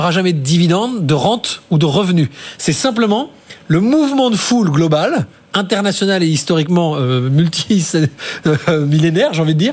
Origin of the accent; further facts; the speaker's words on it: Bordeaux, Nouvelle-Aquitaine, France; Je vais donner un exemple parce que je suis un bon bordelais.